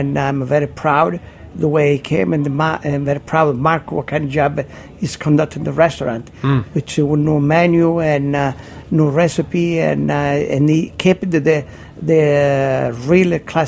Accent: San Martino, Calabria, Italy; moved away; Well, I come from San Martino, Reggio Calabria, from Italy.

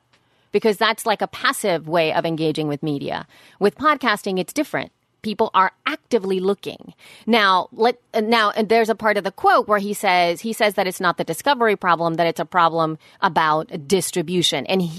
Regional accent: El Salvador; I was raised in El Salvador.

